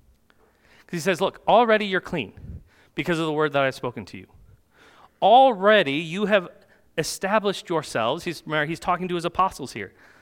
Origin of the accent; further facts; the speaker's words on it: New York, United States; But growing up in the Finger Lakes region, there were wineries all around where I grew up.